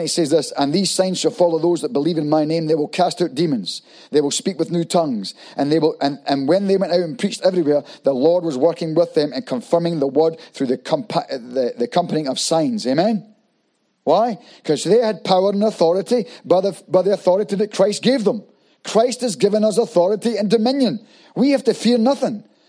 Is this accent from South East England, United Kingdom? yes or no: no; Scotland, United Kingdom; moved away as an adult; now in New Zealand; being American and me being Scottish, you see, you got American passport, I had a British passport.